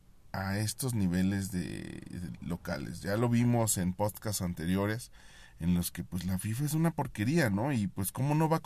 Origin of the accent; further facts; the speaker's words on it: Mexico; o son muy buenos los mexicanos, los compatriotas